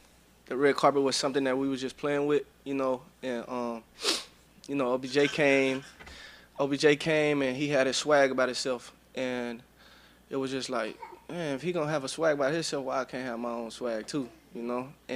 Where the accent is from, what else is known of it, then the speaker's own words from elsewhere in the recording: Dallas, Texas, United States; Well, I'm from Dallas anyway, so it's I'm cold too, so I don't know.